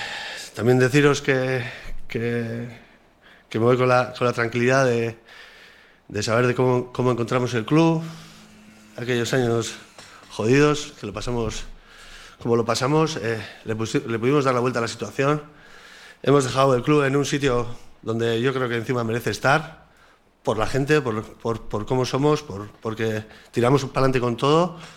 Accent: Amorebieta, Basque Country, Spain; soy de Amorebieta

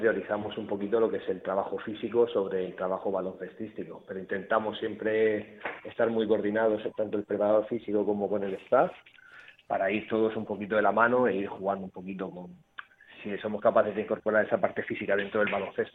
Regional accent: Murcia, Region of Murcia, Spain; Allí en mi tierra, en Murcia, era profesor y compaginaba ambas cosas.

